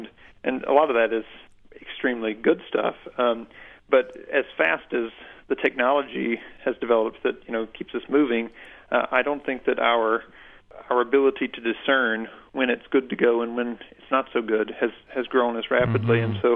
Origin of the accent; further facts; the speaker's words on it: Southern United States, United States; In some ways, I grew up in a community like this. I'm from the American South. We were a farming, sort of a dying farming community where I grew up